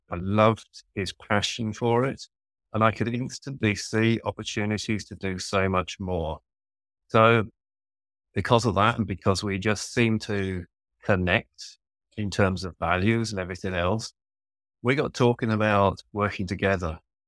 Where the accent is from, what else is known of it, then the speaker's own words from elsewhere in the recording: London, United Kingdom; also born or lived in Yorkshire / Somerset; now in Dordogne, France; I'm from England. I'm originally from London. I lived in Yorkshire in England and also in Somerset. So that's probably why my accent's a little bit mixed. And about 5 years ago, I moved to France to the Dordogne. So I'm living in a beautiful part of France now.